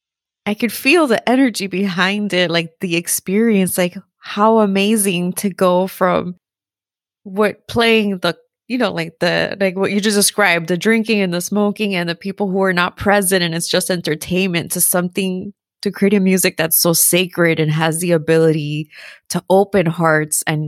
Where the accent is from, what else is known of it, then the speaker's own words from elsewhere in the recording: Miami, Florida, United States; born there; I was born in the States and my parents are Cuban. I was born in Miami, Florida.